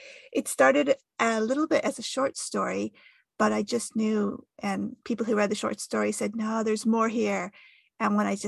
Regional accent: United States; accent: American; And then over the years in the States, it just happened, as you can tell from my accent, I'm American.

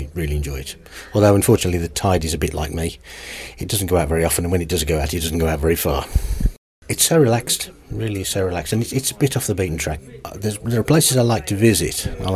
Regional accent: Totland, South East England, United Kingdom; I'm from Totland.

